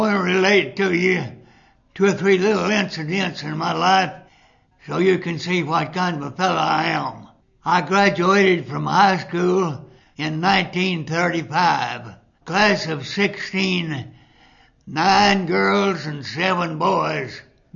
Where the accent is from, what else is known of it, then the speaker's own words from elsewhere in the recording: Ash Flat, Arkansas, United States; I grew up in Ash Flat, Arkansas. It's about 60 miles south of West Plains. I've lived there practically all my life.